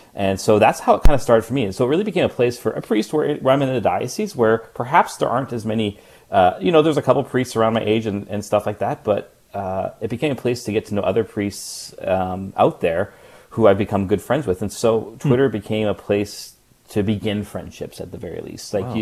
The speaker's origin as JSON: {"language": "English", "town": "Vancouver", "region": "British Columbia", "country": "Canada", "tie": "born or raised there", "also_born_or_lived": "Victoria", "said": "I grew up in Vancouver, and then on the mainland, I graduated from high school when I was 18. I decided to go to Victoria to go to university. So that's on Vancouver Island."}